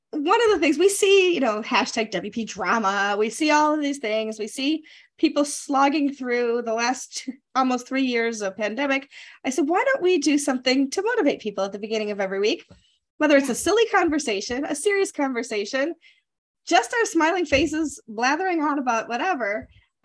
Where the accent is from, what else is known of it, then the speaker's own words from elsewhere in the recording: Hilton, New York, United States; Well, the apple place is right here in my hometown in Hilton, New York.